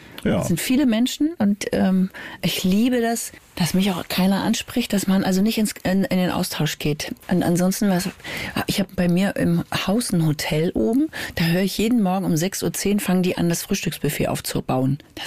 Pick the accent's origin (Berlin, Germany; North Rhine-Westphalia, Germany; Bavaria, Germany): Berlin, Germany; born there; Wir sind beide in Tempelhof geboren. So, und dann haben wir beide in Lichtenrade gewohnt. Und jetzt wohnen wir beide in Charlottenburg.